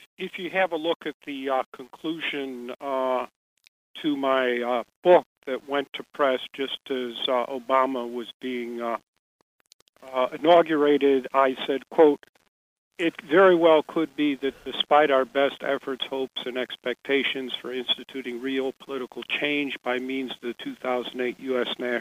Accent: Chicago, Illinois, United States; I grew up in Chicago, and I had a lot of respect for Northwestern Law School.

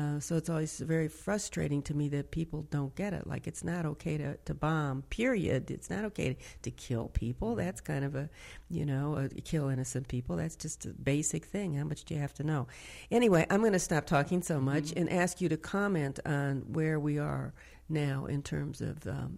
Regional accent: Midwest, United States; I grew up in the Midwest in a very kind of right-wing white community. I say the heartland of right-wing America.

